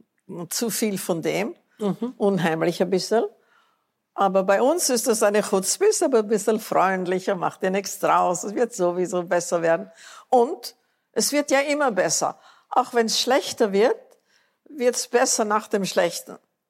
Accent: United States; Ich bin Amerikanerin, nichts kann mir passieren.

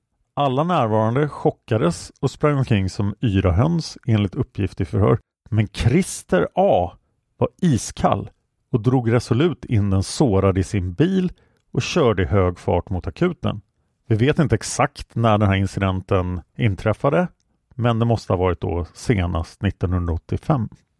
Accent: Stockholm, Stockholm County, Sweden; eftersom jag växte upp på Kungsholmen

